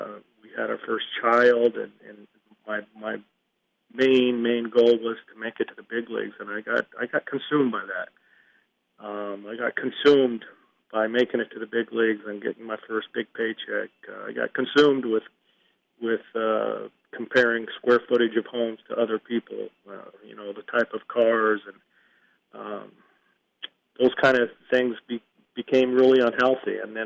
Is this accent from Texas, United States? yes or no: no; New Mexico, United States; Listen, I was born and raised in New Mexico